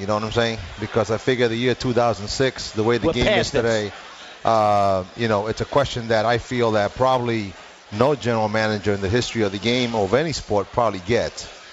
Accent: New York City, New York, United States; The fact is, growing up in New York City, I never think about race, Chris.

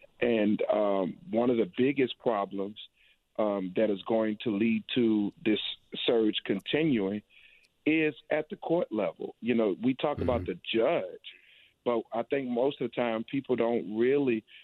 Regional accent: New Orleans, Louisiana, United States; now in St. Bernard Parish, United States; I grew up on Ursuline, which is right off of Broad, between Broad and Claiborne, closer to Broad.

